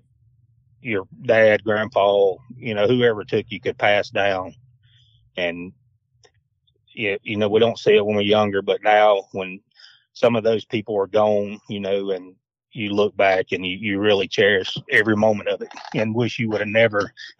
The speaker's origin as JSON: {"language": "English", "town": "Farmville", "region": "Louisiana", "country": "United States", "tie": "born or raised there", "said": "I grew up in Farmville, Louisiana my whole life."}